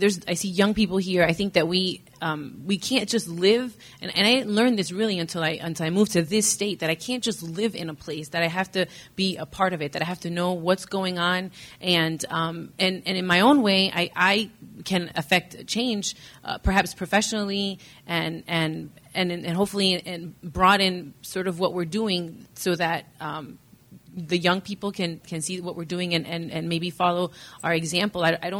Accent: United States; I mean, I am Latina, but I'm also American. I read a lot in English, and I keep reading in Spanish

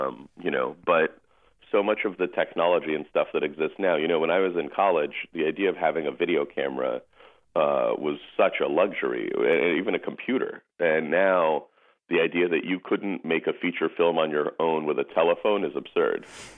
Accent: Russia; now in United States; I came from Russia, and then people were like, "Here, put this on and dance around."

